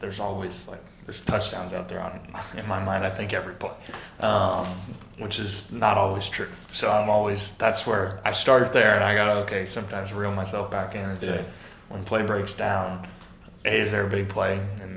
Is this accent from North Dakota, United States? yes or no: yes; North Dakota, United States; I was a Vikings fan growing up in North Dakota